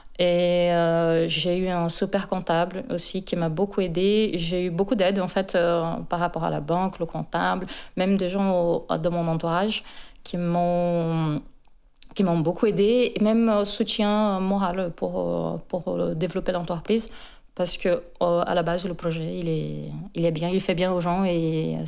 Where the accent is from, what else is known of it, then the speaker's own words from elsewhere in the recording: Brazil; now in France; je suis brésilienne.